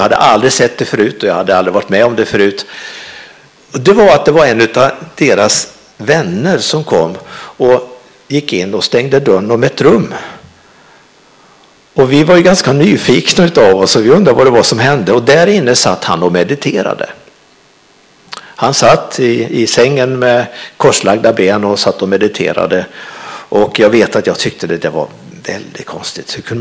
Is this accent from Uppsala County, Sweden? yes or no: no; Flen, Södermanland, Sweden; När jag växte upp i Flen, då gick jag i mellanstadiet och högstadiet.